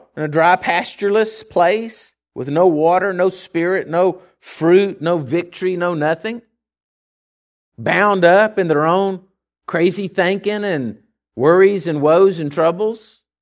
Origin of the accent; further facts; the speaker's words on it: Texas, United States; asks us where we're from, we'd all say Texas. You know, we don't want to claim the United States. We're just from Texas.